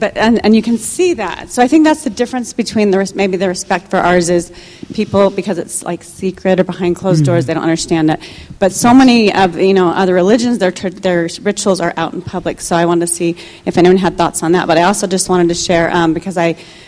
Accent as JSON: {"language": "English", "town": "Phoenix", "region": "Arizona", "country": "United States", "said": "I'm from Phoenix, Arizona"}